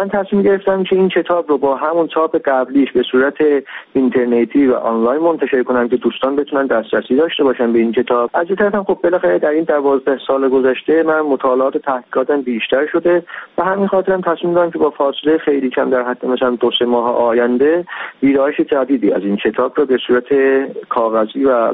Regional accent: Iran; من ایرانی هستم

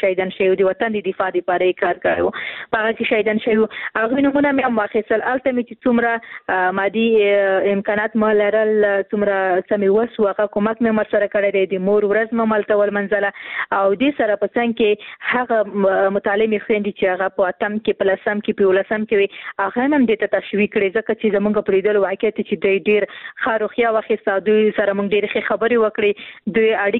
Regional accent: Khost, Afghanistan; زه هم د خوست یم،

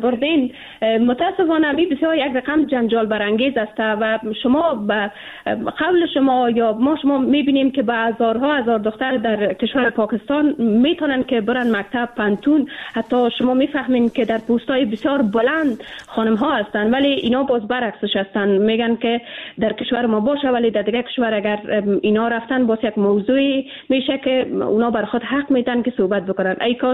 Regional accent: Afghanistan; ما به عنوان یک افغان

